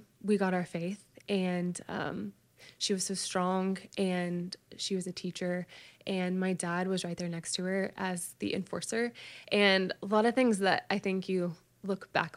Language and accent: English; Texas, United States; I am from the DFW area where we are now. I was raised Catholic. My dad was a football coach. My mom is a teacher.